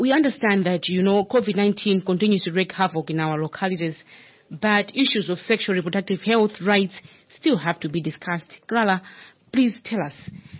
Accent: Lilongwe, Central Region, Malawi; from Lilongwe, Malawi.

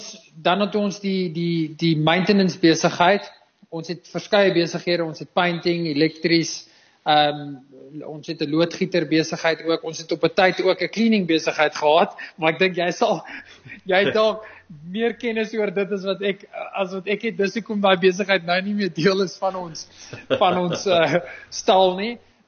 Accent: Pietermaritzburg, KwaZulu-Natal, South Africa; Ek het groot geword in Pietermaritzburg Bay. Ek het op 'n plaas groot geword. Ons het citrus en melk beeste gehad.

